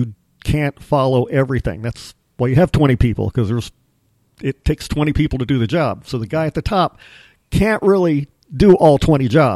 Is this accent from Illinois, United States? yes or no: yes; Illinois, United States; I grew up in Illinois. I mean, all of Illinois. I grew up in Southern Illinois and went to school in Central Illinois and then worked up in Chicago.